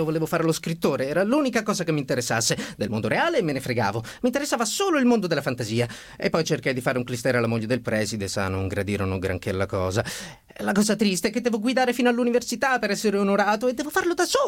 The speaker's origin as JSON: {"language": "Italian", "town": "Milazzo", "region": "Sicily", "country": "Italy", "said": "come ho già detto, vengo da Milazzo, ho 28 anni."}